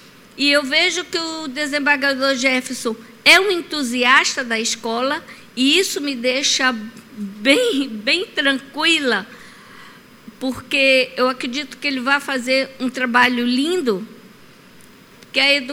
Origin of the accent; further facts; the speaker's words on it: Loanda, Paraná, Brazil; born there; ele é conhecido em Loanda como um prefeito, digamos, um dos mais, dizem o mais honesto que minha cidade já teve.